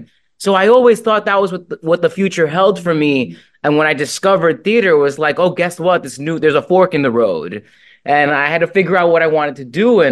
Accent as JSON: {"language": "English", "town": "Norwalk", "region": "Connecticut", "country": "United States", "tie": "born or raised there", "said": "Yeah, correct. Born and raised in Norwalk."}